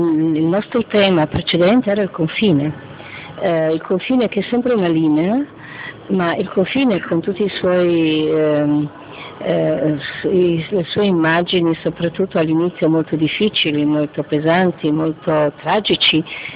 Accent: Plave, Slovenia; io conoscevo il mio pezzo di Plave, Plave è il mio paese nativo

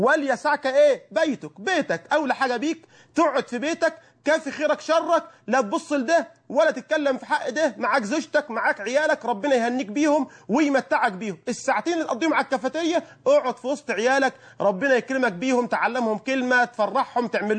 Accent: Egypt; اللهم احفظ بلدنا مصر واجعلها بلدا

